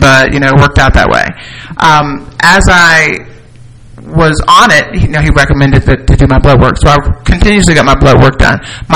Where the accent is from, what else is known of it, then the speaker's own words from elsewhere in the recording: Piscataway, New Jersey, United States; also born or lived in Newark; I'm from Piscataway, New Jersey. Born in Newark. Don't look. Newark, New Jersey. You got Newark, Essex County building.